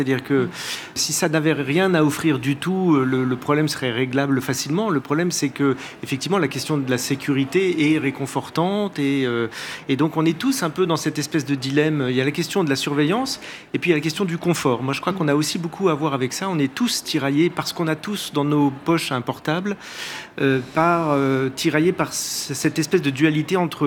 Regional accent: Paris, Île-de-France, France; je suis parisien, je suis désolé, mais je suis né à Paris et c'est j'aggrave mon cas.

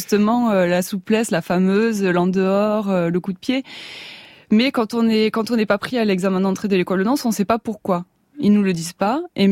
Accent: Toulouse, Occitanie, France; parce que je suis de Toulouse.

